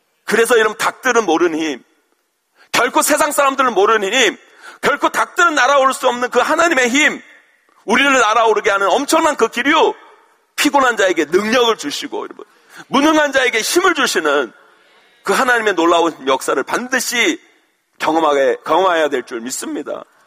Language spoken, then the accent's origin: Korean; Seoul, South Korea; born there; 저는 서울에서 태어났지만, 우리 아버님 고향이 충청남도 논산인데, 제가 겨울방학, 여름방학 되면 항상 시골에 갔어요.